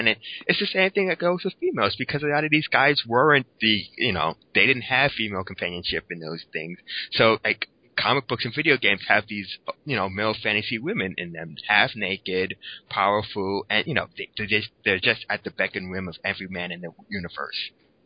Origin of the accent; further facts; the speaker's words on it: New York City, New York, United States; one of the greatest things for me was growing up in New York City